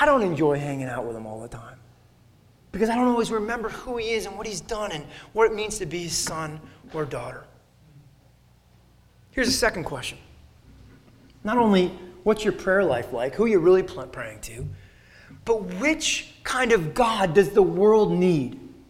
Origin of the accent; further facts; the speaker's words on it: Connecticut, United States; we came down to Baltimore and then went to my hometown of Connecticut.